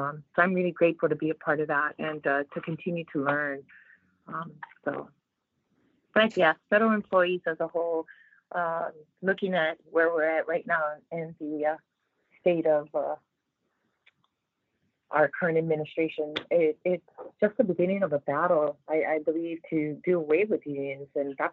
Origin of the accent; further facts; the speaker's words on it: Hawaii, United States; I'm born and raised in Hawaii. My father worked for Pearl Harbor for 25 years.